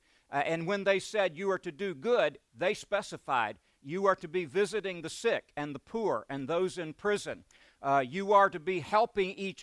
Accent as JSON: {"language": "English", "town": "Beaumont", "region": "Texas", "country": "United States", "tie": "born or raised there", "said": "Growing up in Beaumont, as I did, I just wondered if there was anything that Methodists and Baptists could possibly have in common."}